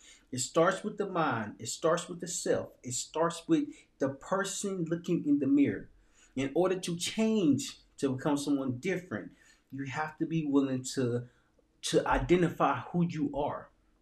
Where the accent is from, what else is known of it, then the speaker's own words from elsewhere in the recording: Little Rock, Arkansas, United States; And I start sharing, like, I'm from Little Rock, Arkansas.